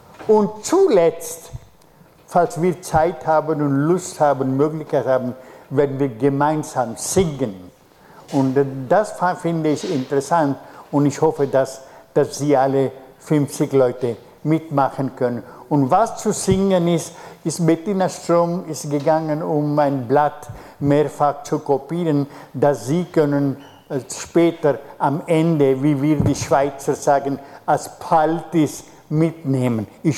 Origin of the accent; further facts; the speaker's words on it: India; Und natürlich, ich als Inder liebe die Inder.